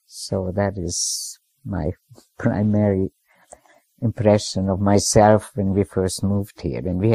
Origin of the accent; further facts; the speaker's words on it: Budapest, Hungary; also born or lived in Albany, United States; I was city girl and way back from where I was from Budapest, and then eventually Albany, New York, which I loved.